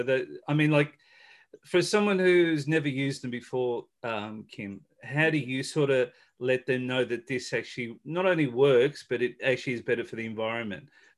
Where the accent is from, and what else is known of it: Australia